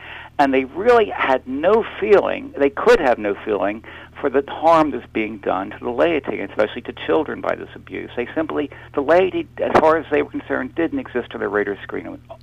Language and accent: English; Baltimore, Maryland, United States; Yeah, I was raised here in Baltimore, yes.